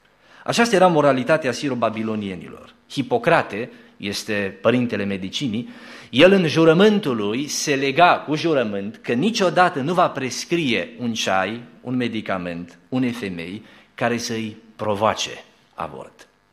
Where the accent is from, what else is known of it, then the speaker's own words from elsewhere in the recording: Romania; Noi, ca români, în 1991, mirosim și noi aburii acestei libertăți